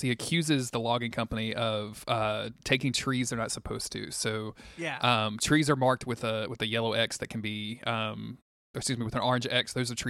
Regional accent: Louisiana, United States; I'm a podcaster from South Louisiana.

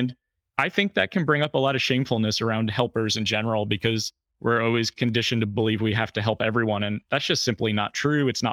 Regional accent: Fishkill, New York, United States; he was in Fishkill, New York, which is my hometown.

